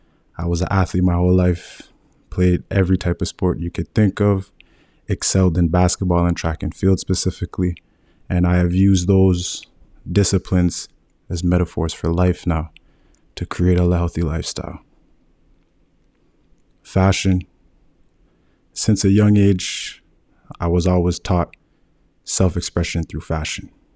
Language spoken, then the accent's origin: English; Ottawa, Ontario, Canada; I am an Afro-Indigenous male residing out of Ottawa, Canada, born and raised in Ottawa.